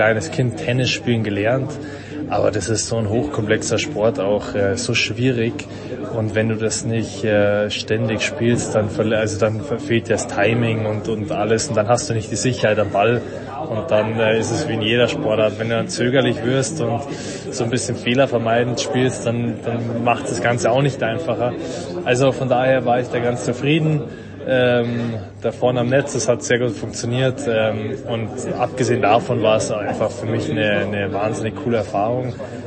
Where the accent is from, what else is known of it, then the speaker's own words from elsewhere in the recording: Munich, Bavaria, Germany; Ja, ist natürlich als Münchner nicht ganz einfach Skifahren lernen in München.